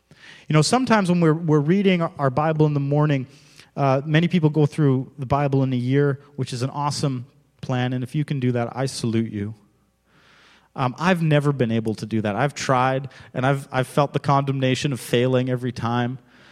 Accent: Alberta, Canada; but growing up in Alberta, I experienced it.

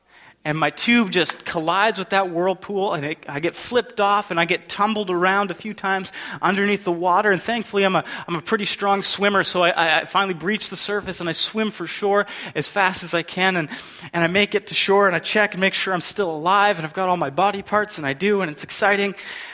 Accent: Alberta, Canada; I grew up in Alberta. I always like to say it's a great place to be from.

